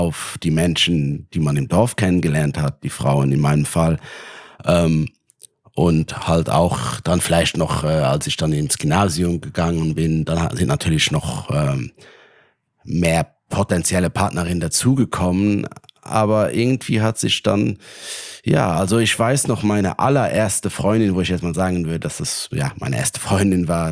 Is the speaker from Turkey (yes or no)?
no; Luxembourg; Ich komme aus Luxemburg, also ein kleineres Land